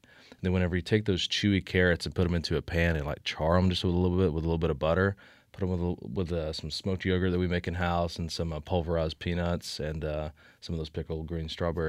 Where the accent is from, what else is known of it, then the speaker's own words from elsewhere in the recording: Georgia, United States; I'm from Georgia. I'm a little biased about the peaches